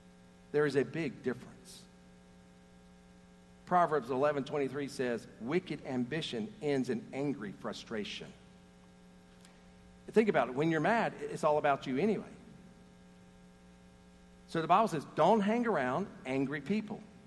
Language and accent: English; the South, United States; You know, we grew up in the South. That's how we are.